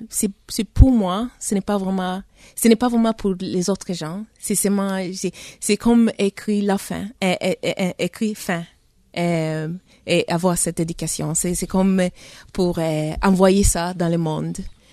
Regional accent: Tanzania; now in Sweden; J'ai grandi en Tanzanie.

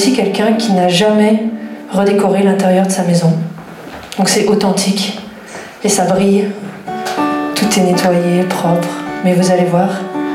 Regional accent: Saint-Étienne, Auvergne-Rhône-Alpes, France; ça vient de là où j'ai grandi comme... l'ont dit Michel et Régis, vers Saint-Étienne.

